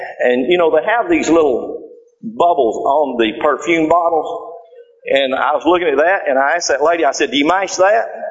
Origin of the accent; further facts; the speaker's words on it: Georgia, United States; Because growing up in North Georgia, everybody sounded like I did.